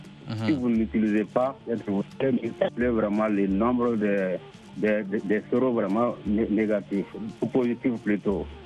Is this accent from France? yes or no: no; Mali; chez nous au Mali